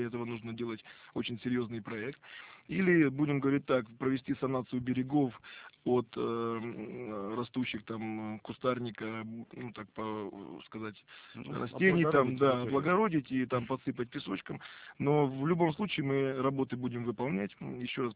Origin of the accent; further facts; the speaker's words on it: Velyki Sorochyntsi, Poltava Oblast, Ukraine; born there; Родился в Полтавской области на Украине. Я по соседству в Великих Сорочницах родился, по соседству с великим нашим российским писателем Николаем Васильевичем Гоголем.